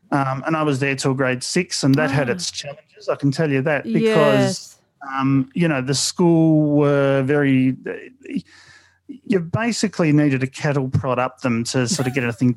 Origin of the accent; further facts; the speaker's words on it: Mulgrave, Victoria, Australia; But so I grew up in Mulgrave.